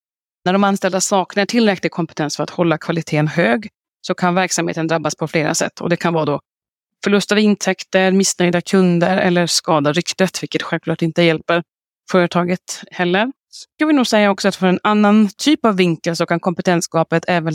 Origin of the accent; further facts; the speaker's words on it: Sweden; now in France; Jag kommer från Sverige men bor nere på franska rivieran. Men åker mellan Lyon och Paris när det behövs.